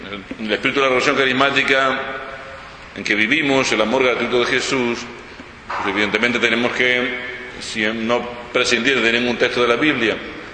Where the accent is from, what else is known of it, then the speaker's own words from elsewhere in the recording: La Palma, Canary Islands, Spain; soy un sacerdote de Canarias, de la isla de La Palma.